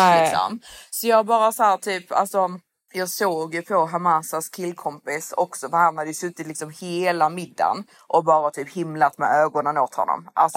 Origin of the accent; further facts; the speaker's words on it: Sweden; jag är svensk.